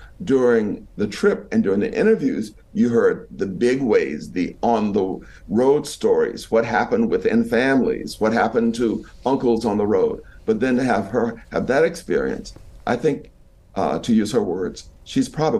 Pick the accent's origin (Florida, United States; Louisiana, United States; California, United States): Florida, United States; now in New York City, United States; where are you from? And I would say, oh, the Florida Panhandle.